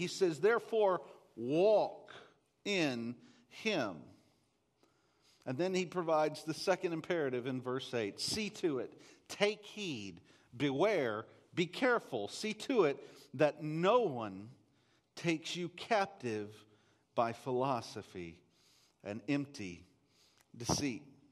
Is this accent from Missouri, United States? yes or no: no; Texas, United States; Seriously, the well that where I grew up, I grew up on a 300-acre cattle ranch in East Texas.